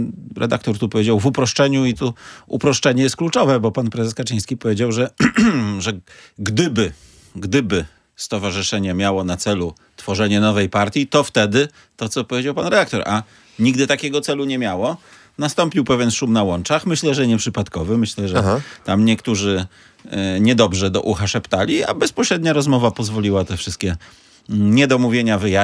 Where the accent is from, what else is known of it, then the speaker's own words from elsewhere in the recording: Gdynia, Pomeranian Voivodeship, Poland; takie miejsca w Gdańsku, których jako gdynianin po prostu nie znam.